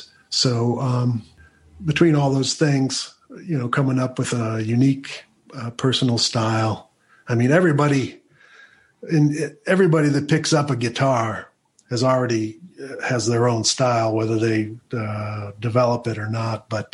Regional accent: East Chicago, Indiana, United States; I was born in East Chicago, Indiana, and that's an old steel mill town, and my first memories were there. It's kind of a town that's beyond its prime, but what was cool about it and what I love about where I'm from

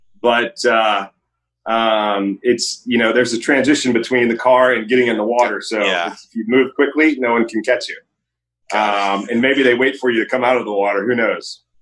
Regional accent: Meridian, Mississippi, United States; now in Oahu, United States; I grew up in Meridian, Mississippi. There's not a lot of water around there.

